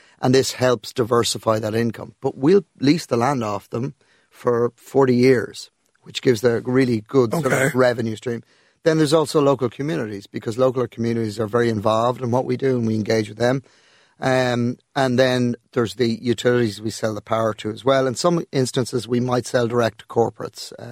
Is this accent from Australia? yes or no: no; Ireland; Because when you travel as an Irish business person or you're an Irish business team, you're able to engage at every level with society in those new markets. You know, we also don't have colonial baggage.